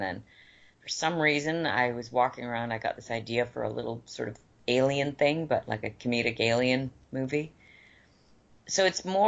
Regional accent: Vancouver, British Columbia, Canada; I'm from Vancouver, so I'm, you know, very aware of it.

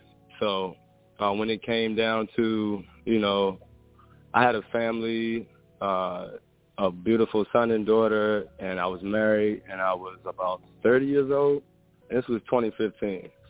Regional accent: Richmond, Virginia, United States; I grew up in Richmond. I lived in Churchill for a minute and then grew up on the south side.

